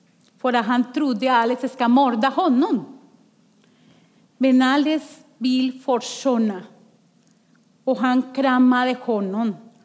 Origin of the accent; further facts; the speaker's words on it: Colombia; Och jag vill berätta en historia från min hemland Colombia.